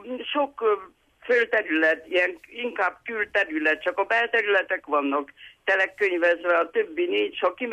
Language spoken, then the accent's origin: Hungarian; Zetea, Harghita, Romania; én zetelaki származású vagyok